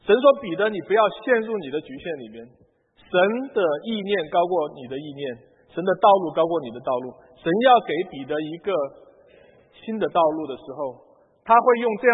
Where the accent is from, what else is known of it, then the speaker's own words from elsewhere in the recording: Sichuan, China; 我上次回国的时候，我是四川人哈，好像四川很多人也在吃各种昆虫，也开始在吃了。